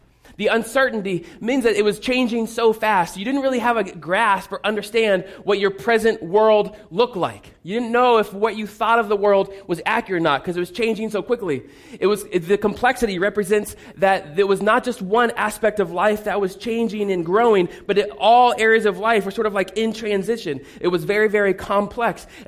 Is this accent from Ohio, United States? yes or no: no; Indianapolis, Indiana, United States; There was a particularly, handsome and talented six-year-old growing up in Indianapolis, Indiana.